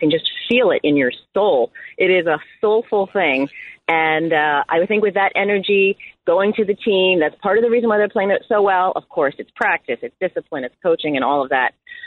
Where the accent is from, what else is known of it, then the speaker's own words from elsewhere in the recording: Ontario, Canada; born there; Actually, I bounced around a lot as a kid, but my dad was a big Leafs fan. I was born in Ontario.